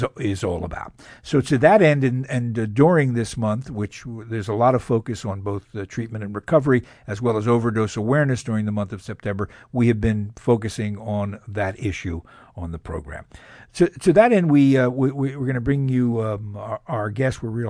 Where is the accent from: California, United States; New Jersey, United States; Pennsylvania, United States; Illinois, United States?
Pennsylvania, United States; Philadelphia; And I told her I didn't hear her accent, and I told her I was from Philadelphia.